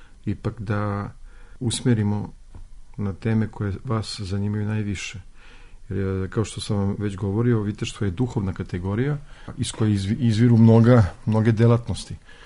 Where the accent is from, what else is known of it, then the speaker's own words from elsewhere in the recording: Paris, Île-de-France, France; A ja sam sticam okolnosti živeo u Francuskoj, gde sam rođen, u Parizu, tamo proveo mnogo, mnogo vremena i decenija.